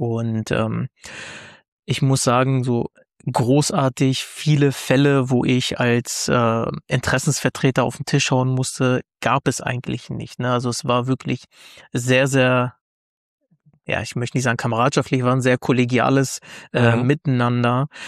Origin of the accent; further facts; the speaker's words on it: Stadthagen, Lower Saxony, Germany; ich bin 35 Jahre alt. Ich komme ganz genau sogar aus Stadthagen. Das ist in der Nähe von Hannover, also ziemlich zwischen Hannover und Minden.